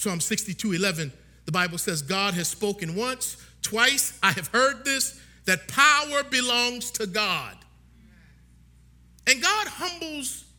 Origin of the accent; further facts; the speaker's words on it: Baltimore, Maryland, United States; now in Nashville, United States; There's nothing here for me, all these cowboy hats and cowboy boots and hee-haw. I'm from Baltimore, Lord. I struggled in Virginia.